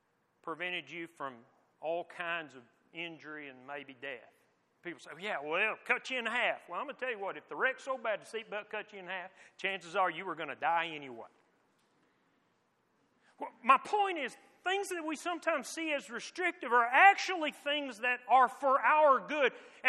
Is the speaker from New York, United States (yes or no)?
no; Texas, United States; I'm an American. I'm a Texan.